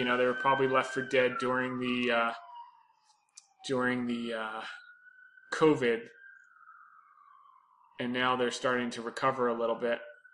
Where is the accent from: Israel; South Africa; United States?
Israel; and I'm from Israel.